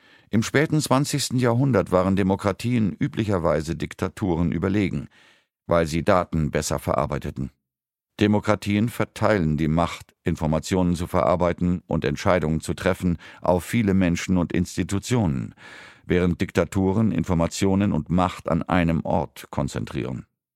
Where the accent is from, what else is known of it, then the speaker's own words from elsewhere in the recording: Israel; German is a second language; von den USA bis zu meinem Heimatland Israel